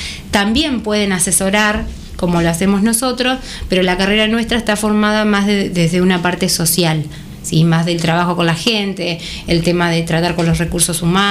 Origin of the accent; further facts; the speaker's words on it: Pedernales, Buenos Aires Province, Argentina; cuando tuve una inquietud personal, digamos, familiar, de volver, yo soy de Pedernales, de volverme a vivir a la zona, nos volvíamos a Saladillo